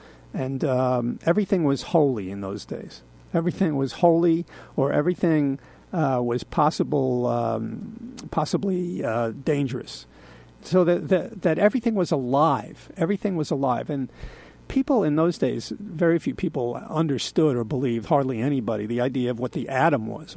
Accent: Queens, New York, United States; I grew up out in Queens, where most of the people in my neighborhood, almost everybody lived in a small little house.

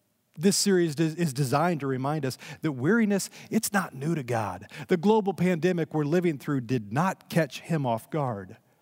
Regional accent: Lincoln, Illinois, United States; I grew up in Lincoln, Illinois, which, check this out, it's the only town named for President Lincoln, by President Lincoln, before he became president.

